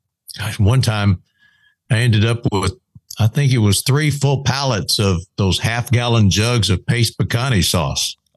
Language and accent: English; Texas, United States; I guess, you know, I'm from Texas. Feed stores have everything, man.